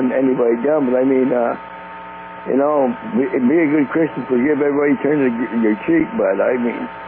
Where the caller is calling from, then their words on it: Quebec, Canada; again from Quebec.